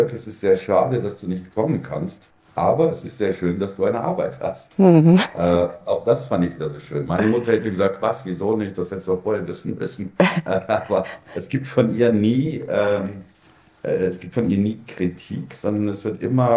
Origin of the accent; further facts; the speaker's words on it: Germany; accent: German; now in Vienna, Austria; dass es langsam nur noch wirklich mein Akzent ist, der mich zum Deutschen werden lässt. Also ich bin in allem inzwischen so Wiener, und so Österreicher